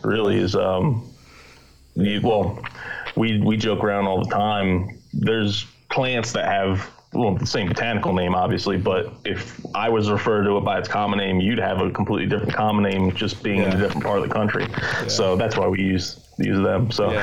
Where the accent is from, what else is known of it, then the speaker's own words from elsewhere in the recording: New Jersey, United States; and he found out I was from New Jersey, and we started talking about cranberries